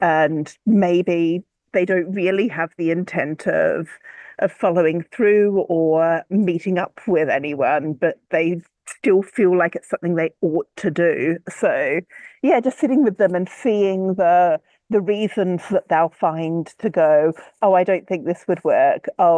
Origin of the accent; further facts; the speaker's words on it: Australia; And I'm from Australia, right? We don't have attics.